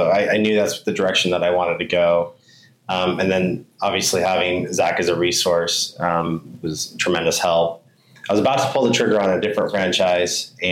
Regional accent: Boise, Idaho, United States; I'm from Boise, Idaho. And my whole time that I've spent in Boise over the past 20 plus years has been at some type of lending capacity

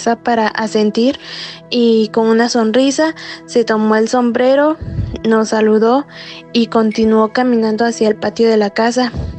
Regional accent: Oaxaca, Mexico; soy de México, del estado de Oaxaca.

